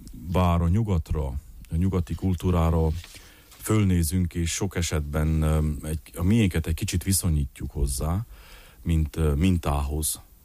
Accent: Homoródalmás, Harghita, Romania; Homoró Dalmás, ahonnan származom, van egy Hegyes Alja nevű dűlő, ahol nagyapámmal nagyon sokat, gyermekkoromban nagyon sokat jártam szénát csinálni a mezőn

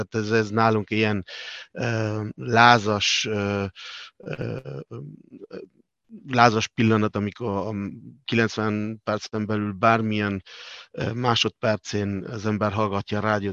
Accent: Argentina; Hungarian is a second language; mi nagy részben spanyoloktól, meg olaszoktól származunk Dél-Amerikából

